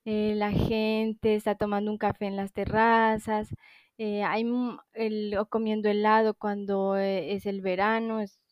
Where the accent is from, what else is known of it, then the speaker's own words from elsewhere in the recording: Pasto, Nariño, Colombia; now in Paris, France; Yo soy de Colombia, del sur de Colombia, de Pasto. No sé si tú conoces, es cerca a la frontera con Ecuador, casi como a unas 2 horas.